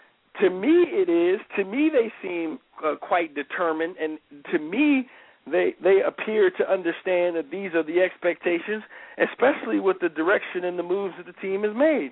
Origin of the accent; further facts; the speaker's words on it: New Jersey, United States; I'm from New Jersey, man. I'm a knucklehead.